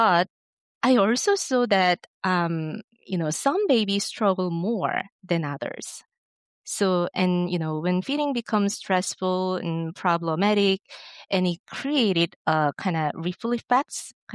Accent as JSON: {"language": "English", "country": "South Korea", "moved": "as an adult", "lives_now": "Boston, United States", "said": "I'm originally from South Korea, and I completed my nursing degrees and began my clinical training actually there in South Korea. Then I came to the United States to pursue my PhD, and somehow I ended up staying and building my career here. So, you know, now I'm in Boston"}